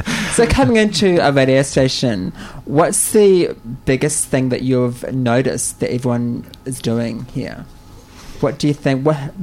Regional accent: New Zealand; No, I'm from New Zealand.

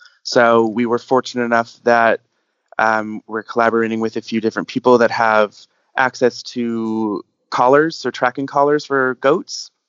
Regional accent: California, United States; I come from Southern California, so we have quite a lot of wildfires there as well.

